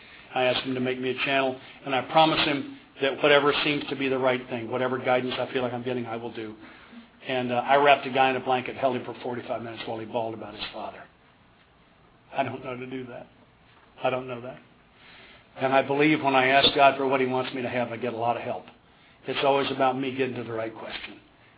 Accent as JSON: {"language": "English", "region": "Tennessee", "country": "United States", "said": "Do you believe I'm from Tennessee and can talk this fast?"}